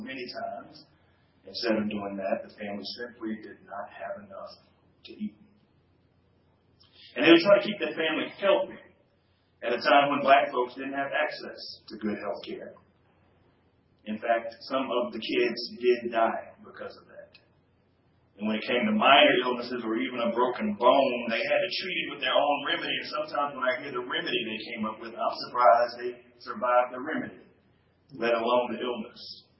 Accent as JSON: {"language": "English", "town": "Mobile", "region": "Alabama", "country": "United States", "said": "I'm from Mobile, Alabama, so people would come from across Alabama and gather at Aunt Bridie's house for family reunions, family gatherings, and the like."}